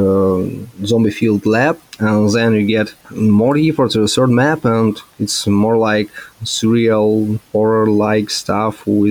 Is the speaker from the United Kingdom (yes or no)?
no; Rostov-on-Don, Rostov Oblast, Russia; English is a second language; now in Moscow, Russia; I was originally from Rostov-on-Don, it's south of Russia